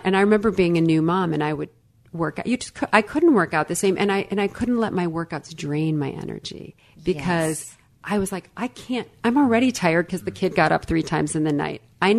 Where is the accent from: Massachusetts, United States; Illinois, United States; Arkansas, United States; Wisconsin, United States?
Illinois, United States; I mean, I grew up in Illinois, a small town, 1 hour or 60 miles west of Chicago. Blue collar family.